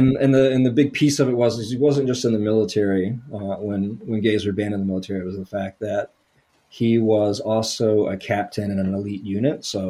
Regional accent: Atlanta, Georgia, United States; moved away as an adult; also born or lived in New Orleans / North Carolina; I was desperate to leave the South at that stage of my life. Ended up in New Orleans because I'm from the Atlanta area.

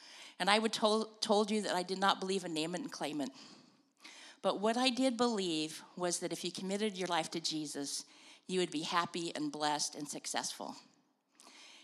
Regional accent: California, United States; And I grew up in California in the 50s and 60s.

